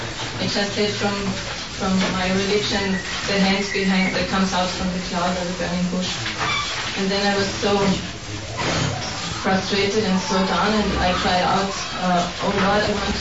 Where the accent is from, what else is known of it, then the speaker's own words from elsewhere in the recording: Austria; I come from Austria.